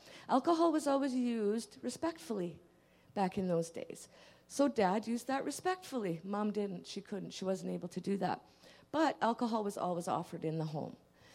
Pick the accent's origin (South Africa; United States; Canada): Canada; Drayton Valley, Alberta; born there; I was born in 1964 in Drayton Valley, Alberta, which was an oil field town.